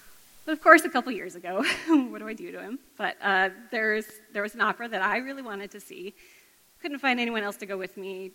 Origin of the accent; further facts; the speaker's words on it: Washington, United States; I'm from Washington State originally